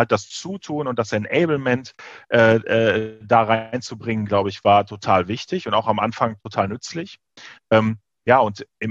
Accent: North Rhine-Westphalia, Germany; also born or lived in Bavaria; Ich komme aus Nordrhein-Westfalen und habe maximal vorher noch in Bayern gelebt.

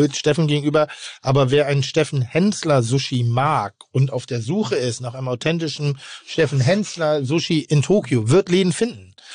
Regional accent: Pinneberg, Schleswig-Holstein, Germany; Ich komme aus Pinneberg.

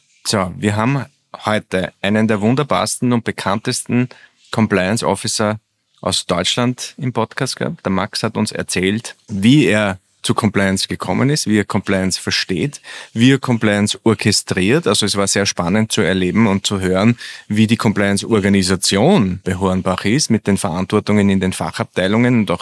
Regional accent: Austria; bei uns in Österreich

